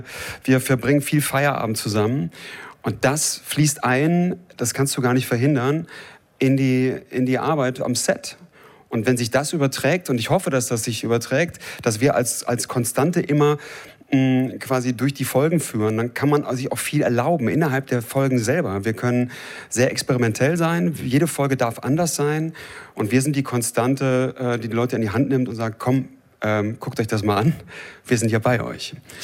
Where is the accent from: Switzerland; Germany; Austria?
Germany; North Rhine-Westphalia; now in Berlin, Germany; Also ich komme eigentlich aus der Ecke Köln-Neuss.